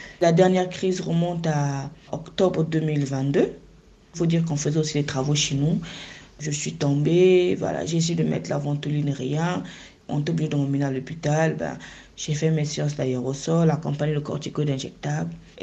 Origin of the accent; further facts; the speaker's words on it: Pointe-Noire, Kouilou, Republic of the Congo; j'ai 35 ans. Je suis du Congo-Brazzaville, précisément à Pointe-Noire, la ville économique.